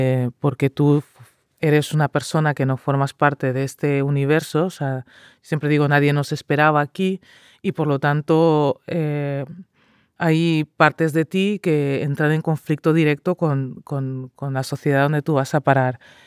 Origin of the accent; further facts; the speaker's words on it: Maputo, Mozambique; yo soy de Mozambique, de Maputo, y la familia de mi madre es de Rezando García, que hace frontera con Sudáfrica, y la de mi padre es de Tete, que es el norte, que es pues una pequeña población del río Zambeze